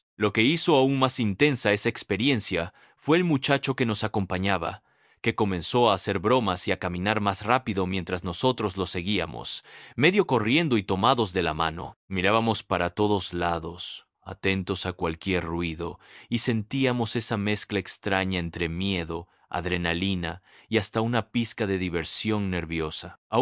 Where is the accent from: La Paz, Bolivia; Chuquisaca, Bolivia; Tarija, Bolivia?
La Paz, Bolivia; Coripata; A mí me pasa con una experiencia en mi pueblo, Coripata, allá por los años 70.